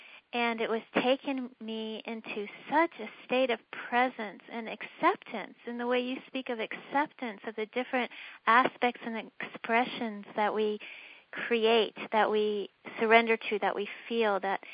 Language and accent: English; Washington, District of Columbia, United States; And I grew up in Washington, D.C., so, you know, I had in my mind certain things were very serious.